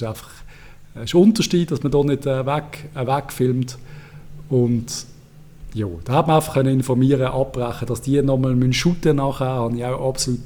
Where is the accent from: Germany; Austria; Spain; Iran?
Spain; Als Spanier, das ist ja ganz klar.